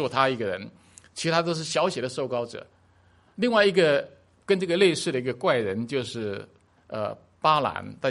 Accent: Taiwan; now in United States; 我从台湾来，我回到台湾，他们说你是美国人，讲的是对的，因为我拿的是美国护照，我没用台胞，没有用那我台湾护照早过期了，我还没去办呢。

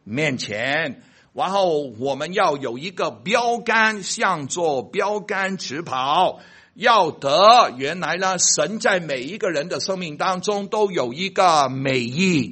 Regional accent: Guangdong, China; 因为我是广东人，很喜欢做这个稀饭。

